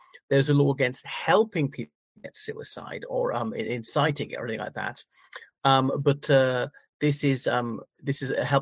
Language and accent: English; Ireland; from Ireland.